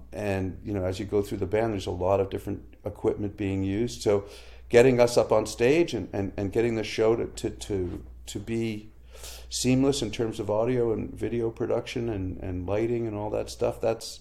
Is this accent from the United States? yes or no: no; Canada; a challenge you face as a Canadian recording artist is, you know, we have a small country and a very small music press here